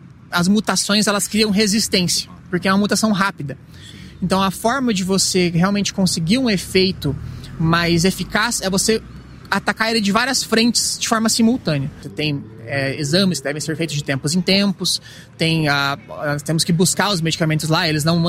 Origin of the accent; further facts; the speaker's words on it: Brazil; Para nós que somos brasileiros, assim, é $30,000 por caixa, então assim, é muito difícil.